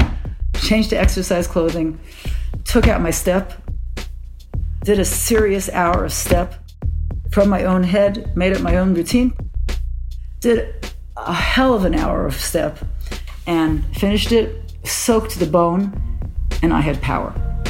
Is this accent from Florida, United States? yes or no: no; Brooklyn, New York, United States; now in Jerusalem, Israel; I grew up in Brooklyn, in the religious area of Brooklyn. I teach Zumba Extreme, which is a wild form of Zumba, at the Jerusalem YMCA Sports Center.